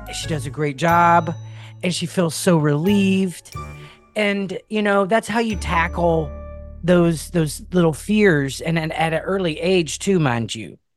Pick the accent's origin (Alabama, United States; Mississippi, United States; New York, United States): Mississippi, United States; now in New Orleans, United States; I'm from South Mississippi.